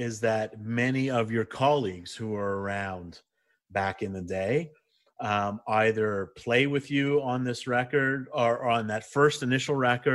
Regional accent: Canada; I'm proud as a Canadian to say that even … makes an appearance on some of the work.

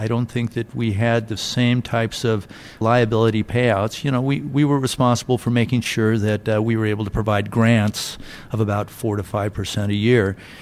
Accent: Seattle, Washington, United States; I'm from the Seattle, Washington area.

